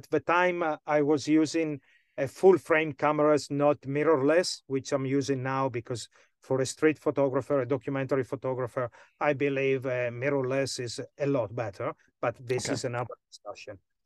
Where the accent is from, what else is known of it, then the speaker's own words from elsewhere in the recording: Nairobi, Kenya; I mean, I come from Nairobi.